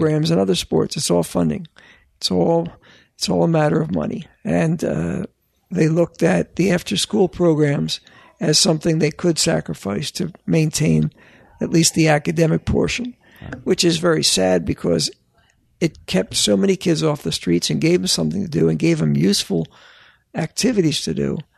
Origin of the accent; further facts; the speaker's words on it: West Oak Lane, Pennsylvania, United States; I grew up in West Oak Lane, and every house had a lawn with a little ramp.